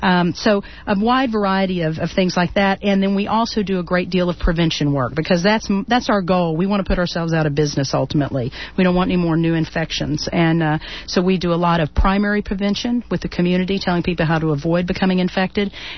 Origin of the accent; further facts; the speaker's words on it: Houston, Texas, United States; also born or lived in Little Rock, Arkansas; But my family moved to Texas when I was about 3 or 4 years old. So I am very much a proud naturalized Texan. Have lived in Texas the rest of my life thus far. And grew up in Houston primarily in Spring Branch on the west side.